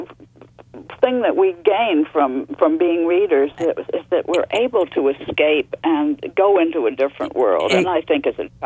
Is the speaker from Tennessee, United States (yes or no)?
no; New Haven, Connecticut, United States; also born or lived in Boston, United States; I was born in Boston. My father was a Congregational minister. We had a church there. And then when I was 9, he was appointed to be chaplain at Yale University in New Haven.